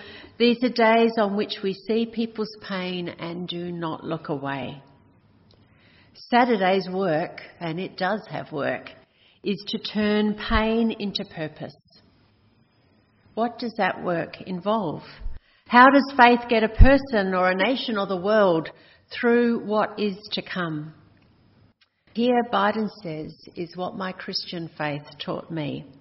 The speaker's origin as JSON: {"language": "English", "town": "Wilmington", "region": "Delaware", "country": "United States", "tie": "born or raised there", "said": "I got married and took a job in my hometown, Wilmington, Delaware."}